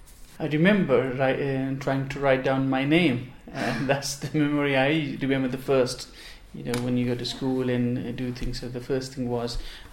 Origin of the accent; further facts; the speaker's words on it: Quetta, Balochistan, Pakistan; also born or lived in London; I'm from Pakistan, a province called Balochistan. Lived all my life there. Brought up in Quetta, one of the capital city of Balochistan. And did all my education back home, except my Master in Business Administration, which I did in London.